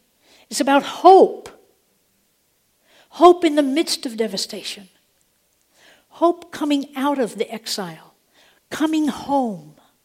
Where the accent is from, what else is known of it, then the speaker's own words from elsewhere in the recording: Nebraska, United States; I was from Midwest Nebraska. I grew up in farming country.